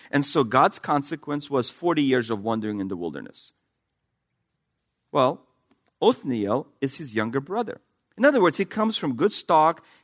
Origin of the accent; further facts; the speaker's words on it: Russia; accent: Russian; English is a second language; I don't have a lisp, but I have a Russian accent.